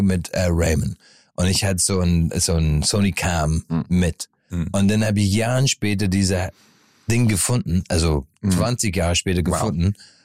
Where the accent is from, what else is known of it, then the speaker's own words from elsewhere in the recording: Ireland; German is a second language; weil ich komme aus dem Dorf und in Irland, 1000 Kilometer weg.